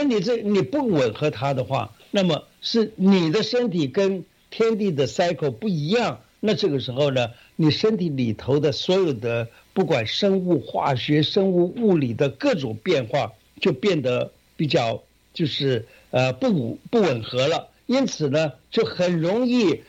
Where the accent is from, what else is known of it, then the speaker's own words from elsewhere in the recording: China; 这个是我们中国人的这种很特殊的一种计算这个年岁的方法。